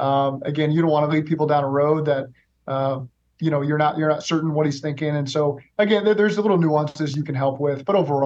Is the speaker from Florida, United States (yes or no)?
no; Oklahoma, United States; also born or lived in Cincinnati; man, I'm from Oklahoma. I've lived in Cincinnati. I got to move to LA.